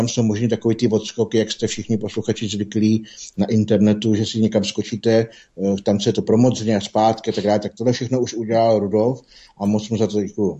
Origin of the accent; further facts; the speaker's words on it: Praskačka, Hradec Králové Region, Czechia; já jsem z Praskačky, což je blízko Hradce Králové